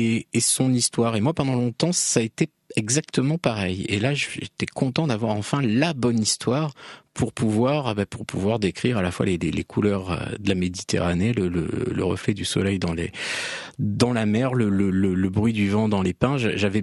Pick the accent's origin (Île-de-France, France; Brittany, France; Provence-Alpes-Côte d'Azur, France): Provence-Alpes-Côte d'Azur, France; d'écrire ce roman avec pour cadre la Côte d'Azur, parce que chaque fois que je retournais dans ma région natale, les gens me disaient « Ah, c'est formidable tes livres, mais quand est-ce que tu nous écris un roman qui se passe là-bas ? »